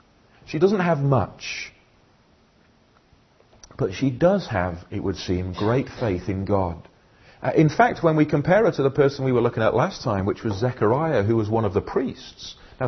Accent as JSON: {"language": "English", "town": "Clydach", "region": "Wales", "country": "United Kingdom", "said": "I never tell them I'm from Clydach, especially if I'm in England, which I was. I always say, I'm from a village north of Swansea, and some of them know where that is. But nobody knows where Clydach is."}